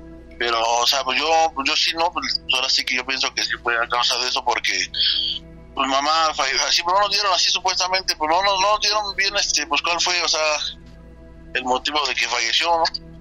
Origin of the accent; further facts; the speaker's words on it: Michoacán, Mexico; mi mamá y mi papá, pues ellos se vinieron de allá. Nosotros somos de Michoacán.